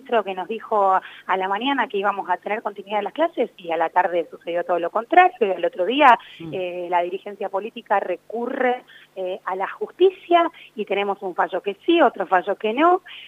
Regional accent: Argentina; lo que se encuentra en el medio somos los argentinos

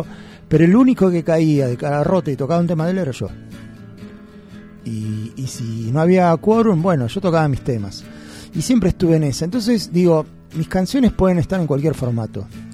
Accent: La Plata, Buenos Aires Province, Argentina; Yo de Jamaica no soy, yo vivo acá, soy acá de La Plata.

